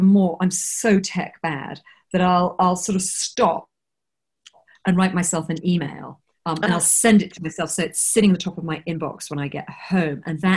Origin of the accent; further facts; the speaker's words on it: England, United Kingdom; also born or lived in island; I grew up in the English countryside. I then lived only part, very small part of my life in cities. I'm not a city person at all. And then for 25 years on an island.